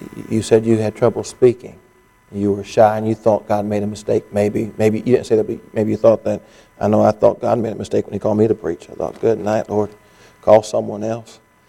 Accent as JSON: {"language": "English", "region": "South Carolina", "country": "United States", "said": "Now, my wife's from California and I'm from South Carolina."}